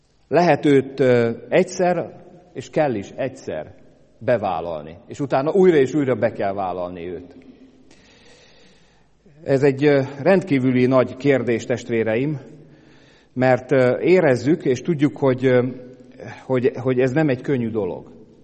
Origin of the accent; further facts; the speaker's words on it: Hungary; De mint mi magyarok vagyunk, vállaljuk a saját népünkből való kivetettséget, kizártságot, megvetettséget is